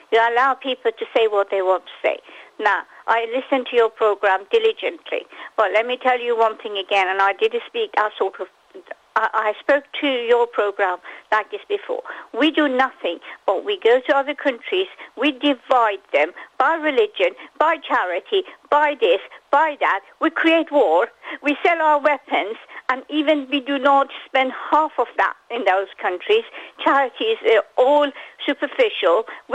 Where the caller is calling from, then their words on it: Nottingham, East Midlands, United Kingdom; I'm ringing you from Nottingham, England.